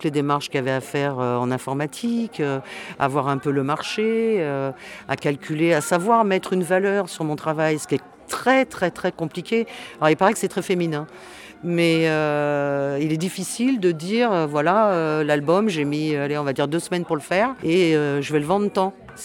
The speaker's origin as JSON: {"language": "French", "town": "Paris", "region": "Île-de-France", "country": "France", "also_born_or_lived": "Réunion", "said": "alors moi, je viens de Paris. Voilà, j'ai habité 2 ans à La Réunion."}